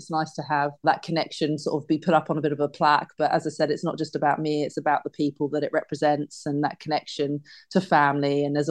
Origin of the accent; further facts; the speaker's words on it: Bournemouth, South West England, United Kingdom; since obviously being growing up in the UK and growing up in Bournemouth